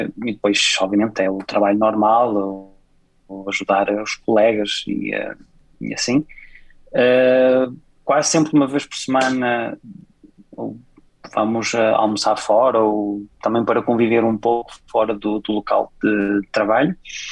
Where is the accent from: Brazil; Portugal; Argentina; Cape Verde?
Portugal; Norte; eu sou transmontano, também estou habituado ao frio